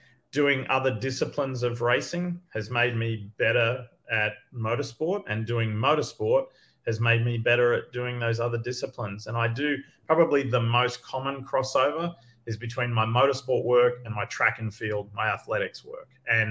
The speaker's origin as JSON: {"language": "English", "country": "Australia", "tie": "born or raised there", "lives_now": "United States", "said": "Because growing up in Australia, a lot of my mates, their parents were from other countries"}